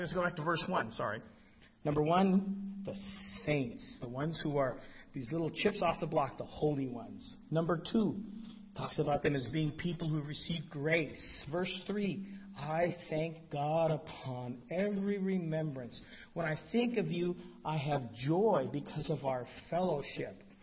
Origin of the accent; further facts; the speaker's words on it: Colorado, United States; I saw one time a church I grew up in Colorado